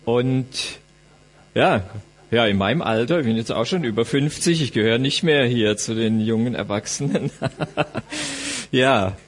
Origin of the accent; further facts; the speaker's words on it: Southern Germany, Germany; also ihr merkt, ich komme aus Süddeutschland, kann ich nicht verbergen